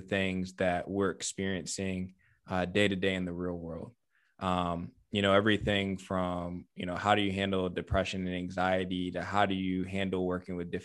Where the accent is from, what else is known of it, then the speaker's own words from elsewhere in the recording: Louisiana, United States; born there; also born or lived in Illinois / Michigan; now in North Carolina, United States; like I was born in Louisiana, been in Illinois, been in Michigan, now North Carolina